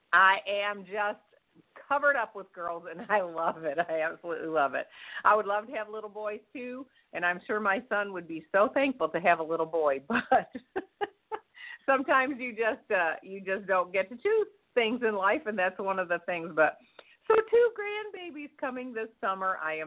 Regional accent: Michigan, United States; But I'm from Michigan, and so to me it's spelled peony or pony.

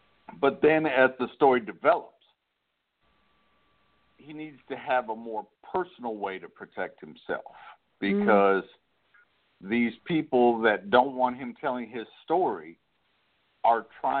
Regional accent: Syracuse, New York, United States; now in Vicksburg, United States; I grew up in New York State, up in Syracuse, in upstate. And then I moved down to Vicksburg, Mississippi

